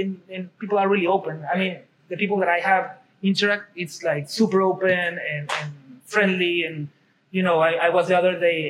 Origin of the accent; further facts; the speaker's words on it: Tijuana, Baja California, Mexico; And when he got to Tijuana, my hometown, he fell in love with the city, he stayed there.